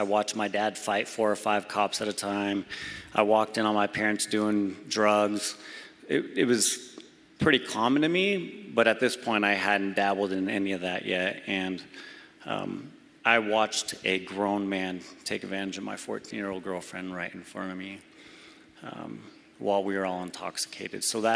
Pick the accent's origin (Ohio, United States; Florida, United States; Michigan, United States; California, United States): California, United States; now in Colorado, United States; So Caleb was born in California. We're from California.